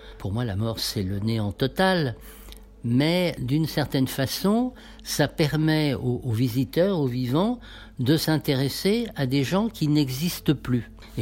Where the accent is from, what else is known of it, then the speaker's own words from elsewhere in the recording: Paris, Île-de-France, France; parce que je suis parisien d'abord.